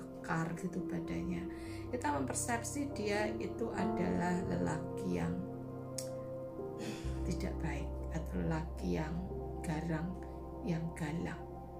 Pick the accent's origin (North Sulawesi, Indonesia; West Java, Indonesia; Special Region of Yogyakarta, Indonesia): Special Region of Yogyakarta, Indonesia; Yogyakarta; Jadi misalnya saya dikenali sebagai orang Jogja.